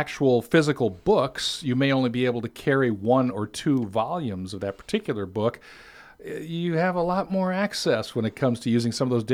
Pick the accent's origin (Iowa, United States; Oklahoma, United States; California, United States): Iowa, United States; Dubuque; I remember growing up in Dubuque.